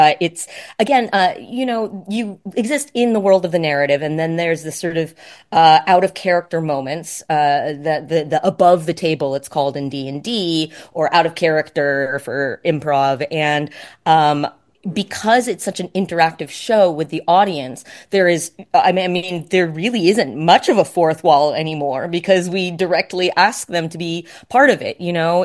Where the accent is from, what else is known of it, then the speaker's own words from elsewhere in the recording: Los Angeles, California, United States; because I'm from Los Angeles, and that's not really that much of a theater town, or at least not considered a theater town.